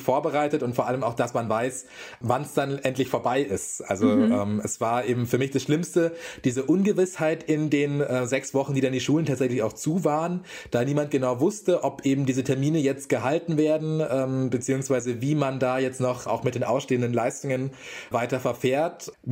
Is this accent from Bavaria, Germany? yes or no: yes; Munich, Bavaria, Germany; Ich hatte tatsächlich ursprünglich eine Interrail-Reise von München, wo ich herkomme